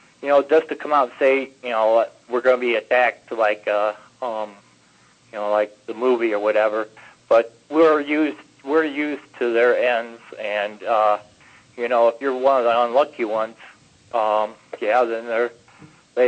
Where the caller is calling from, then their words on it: Ohio, United States; from Ohio.